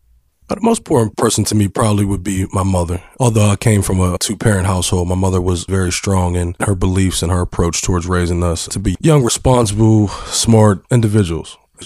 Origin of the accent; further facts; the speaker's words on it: Garfield, Pennsylvania, United States; I was born September 11th, 1983. I was born and raised in Garfield, Kincaid Street. I come from a household with a mother and a father. I have five siblings.